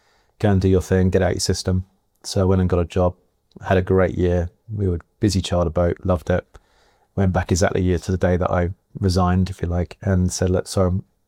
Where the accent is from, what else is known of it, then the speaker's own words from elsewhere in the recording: South East England, United Kingdom; Well, I grew up in Kent on the coast, sailed dinghies as a child.